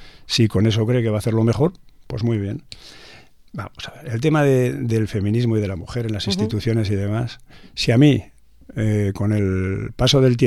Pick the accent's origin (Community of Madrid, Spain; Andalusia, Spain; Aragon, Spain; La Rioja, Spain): Aragon, Spain; yo que soy aragonés